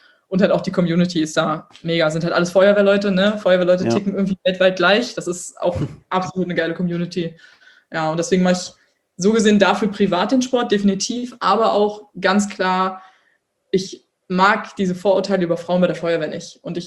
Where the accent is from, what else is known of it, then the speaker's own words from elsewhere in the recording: Berlin, Germany; ich komme aus Berlin, ich habe eine große Fresse